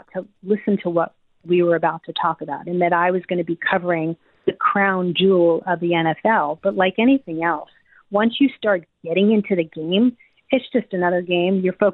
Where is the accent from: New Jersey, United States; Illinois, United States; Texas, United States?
New Jersey, United States; I grew up in New Jersey, and we were just all about, like, you know, disco and hip hop.